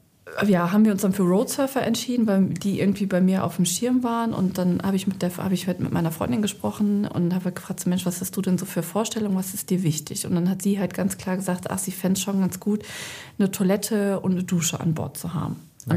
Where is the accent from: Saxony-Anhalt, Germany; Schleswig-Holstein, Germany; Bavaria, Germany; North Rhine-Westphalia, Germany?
North Rhine-Westphalia, Germany; Lemgo; Und meine Freundin lebt halt in der Nähe von Bielefeld, also in Lemgo, in meiner Heimatstadt.